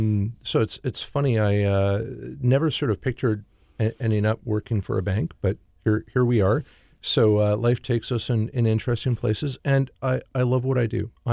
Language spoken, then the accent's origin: English; Canada; being Canadian, I just didn't understand that end of things at all.